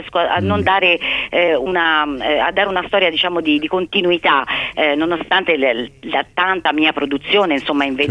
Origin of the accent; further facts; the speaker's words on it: Florence, Tuscany, Italy; Però sai che sono una fiorentina molto anomala